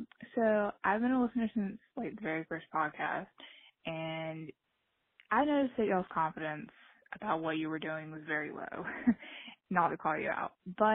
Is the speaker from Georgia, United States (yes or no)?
yes; Georgia, United States; I am from Georgia.